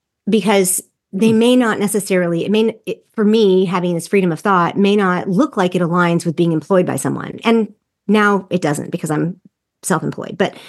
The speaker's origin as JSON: {"language": "English", "region": "the South", "country": "United States", "said": "And you know, I'm from the South and from the evangelical culture."}